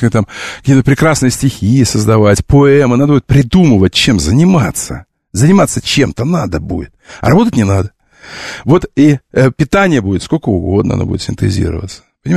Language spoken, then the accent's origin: Russian; Omsk, Omsk Oblast, Russia; Я серьезно говорю, я из Омска. Ну так вот, значит, слушай, я жил у завода «Полет». Я жил у завода «Полет».